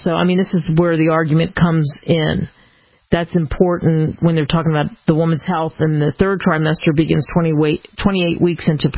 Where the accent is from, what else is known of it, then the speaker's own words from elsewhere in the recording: New Jersey, United States; There's a place where I grew up in New Jersey, South Jersey, Philadelphia area, and it's called Gaetano's